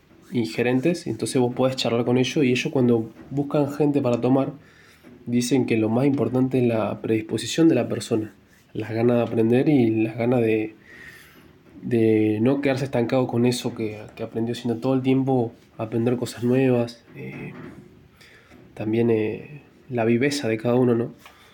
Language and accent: Spanish; Puerto San Julián, Santa Cruz, Argentina; also born or lived in Simoca, Tucumán; tengo 23 años, nací en Simoca, Tucumán, pero hace 18 años que vivo acá en Puerto San Julián.